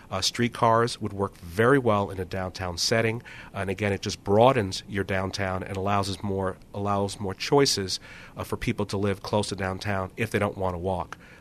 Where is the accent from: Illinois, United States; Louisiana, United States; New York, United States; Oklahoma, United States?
New York, United States; also born or lived in Washington; I grew up in New York, worked in Washington, and for most of my life I did not drive to work.